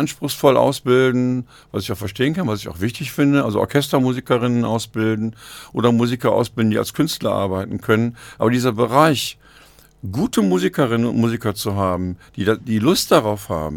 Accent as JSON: {"language": "German", "town": "Hückelhoven", "region": "North Rhine-Westphalia", "country": "Germany", "tie": "born or raised there", "said": "Also ich bin in Hückelhofen geboren und groß geworden in den 50er und 60er Jahren."}